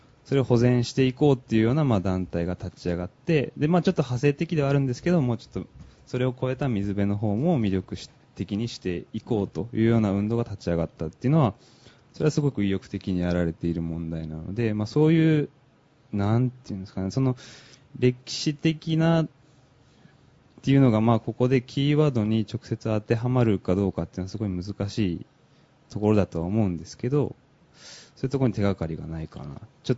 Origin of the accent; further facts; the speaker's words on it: Nagasaki, Japan; 僕は出身が長崎で、まあ、長崎もそうだし佐世保もそうなんですけど